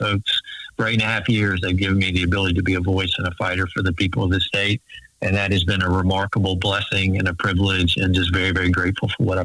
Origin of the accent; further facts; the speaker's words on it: Atmore, Alabama, United States; I'm from Atmore, my other side of the family's from Uri